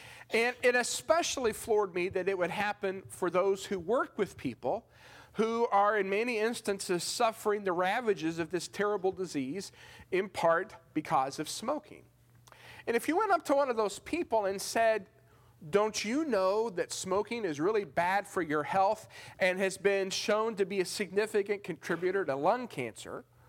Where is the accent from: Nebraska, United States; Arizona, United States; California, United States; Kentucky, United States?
Kentucky, United States; Like, I live in Florida, but I am from Kentucky.